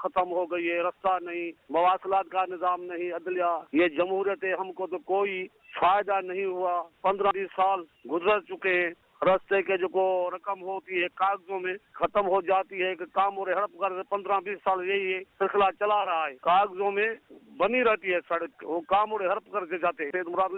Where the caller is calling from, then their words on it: Goth Mir Machi, Sindh, Pakistan; گوٹ میر ماچی ضلع قمبر شاہ گڑھ سے.